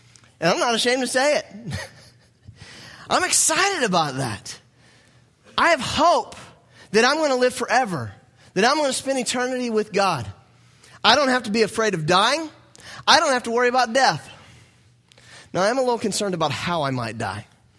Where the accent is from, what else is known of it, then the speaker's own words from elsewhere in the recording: the South, United States; Somebody knows I'm from the South.